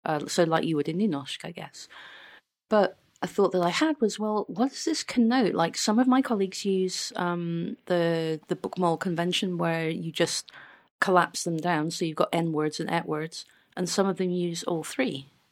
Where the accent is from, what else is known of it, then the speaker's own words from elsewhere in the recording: Scotland, United Kingdom; Because I'm from Scotland, and you know, that's what we do, I guess.